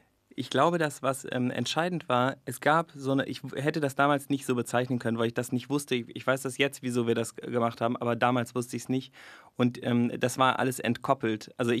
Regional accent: Hamburg, Germany; born there; ich bin in Hamburg geboren

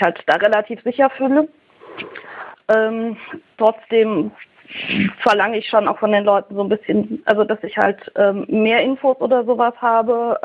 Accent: Thuringia, Germany; also ich komme halt aus Thüringen.

